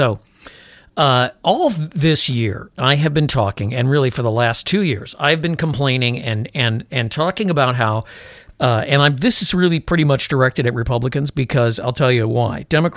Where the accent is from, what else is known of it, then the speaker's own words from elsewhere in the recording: Chicago, Illinois, United States; now in Minnesota, United States; I believe, and maybe it's because I was brought up in Chicago and this is the way it always was there, but I think this is true.